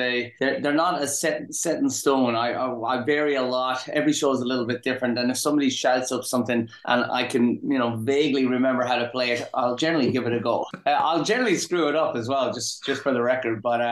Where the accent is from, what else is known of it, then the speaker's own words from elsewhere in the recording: Ireland; when I was growing up in Ireland